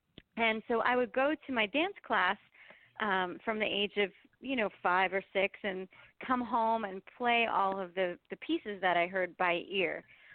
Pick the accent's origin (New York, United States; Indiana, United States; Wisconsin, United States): New York, United States; Port Chester; also born or lived in Rye / Stamford / Greenwich; I did. And I also grew up in suburbs of New York. I was born in Port Chester and I lived in Rye and Stamford and Greenwich.